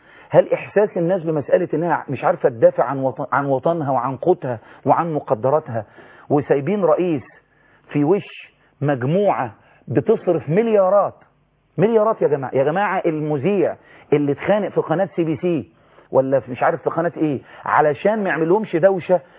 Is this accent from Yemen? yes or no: no; Egypt; احنا كشعب مصري